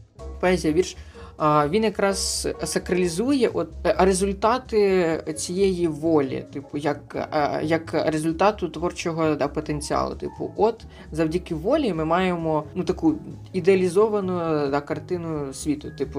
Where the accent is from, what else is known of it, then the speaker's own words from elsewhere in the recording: Kirovohrad Oblast, Ukraine; це максимально я вживаю в нашій Кіровоградській області, або як я хочу, щоб її називали «Середземля».